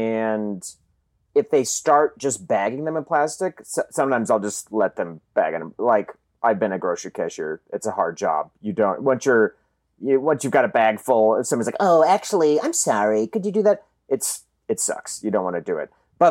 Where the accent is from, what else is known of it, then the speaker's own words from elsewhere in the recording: Maine, United States; accent: Maine; Fun fact, my main accent is also my cartoon rat accent.